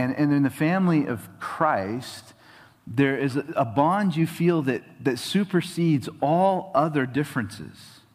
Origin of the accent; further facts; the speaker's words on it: Atascadero, California, United States; she found out that I grew up in Atascadero, which is the town that she grew up in.